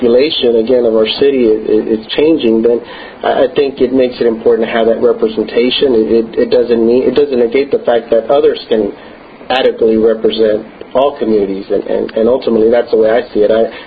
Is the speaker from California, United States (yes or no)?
no; Houston, Texas, United States; I grew up in the Near North Side, but I'm truly a product of the Heights area where I attended the area schools and was raised.